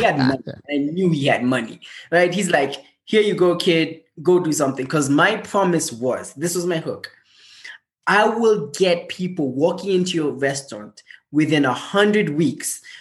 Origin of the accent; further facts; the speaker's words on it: Paterson, New Jersey, United States; born there; So first of all, I was born in Paterson, New Jersey. I don't tell many people that. I'm a UN child.